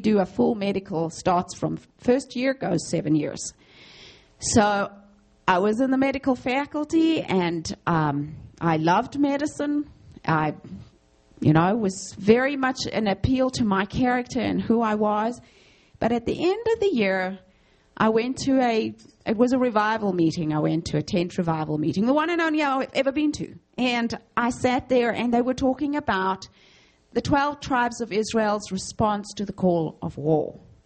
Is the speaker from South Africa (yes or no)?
yes; South Africa; I am from the opposite side of the world from you guys. I come from the South. I'm a true Southerner. My parents and my ancestors trace their roots to Southern Africa 300 years.